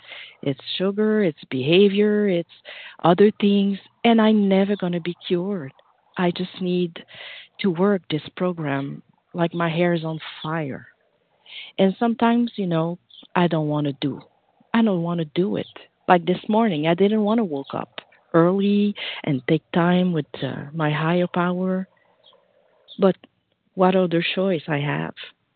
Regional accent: Montreal, Quebec, Canada; I'm from Montreal, Canada.

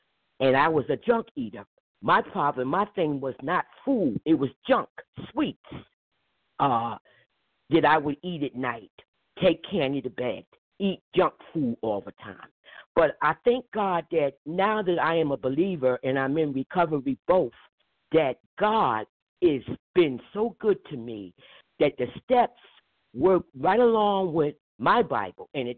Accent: Newark, New Jersey, United States; And I grew up in Newark. and I went to school in Newark.

